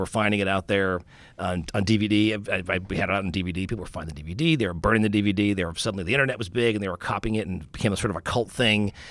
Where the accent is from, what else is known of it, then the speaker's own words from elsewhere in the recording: Long Island, New York, United States; I grew up in Long Island.